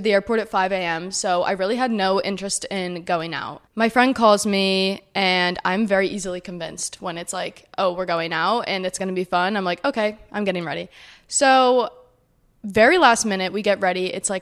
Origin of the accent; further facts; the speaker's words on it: New Jersey, United States; I consider myself a normal girl. I'm from New Jersey.